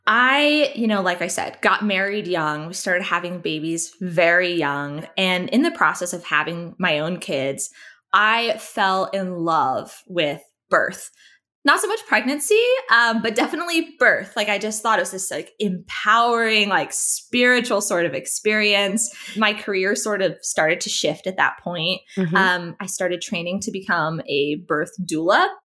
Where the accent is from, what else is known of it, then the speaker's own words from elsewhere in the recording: Tennessee, United States; I'm from Tennessee.